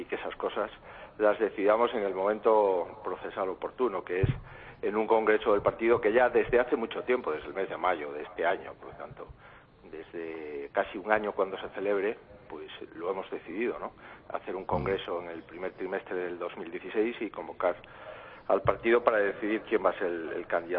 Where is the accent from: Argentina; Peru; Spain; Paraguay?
Spain; Galicia; porque soy gallego y en consecuencia soy español, ¿no?